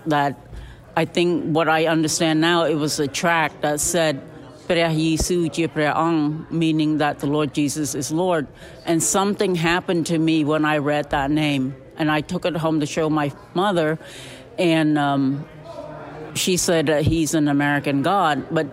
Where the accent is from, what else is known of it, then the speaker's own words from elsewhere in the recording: Cambodia; I did. I was born in Buddhism.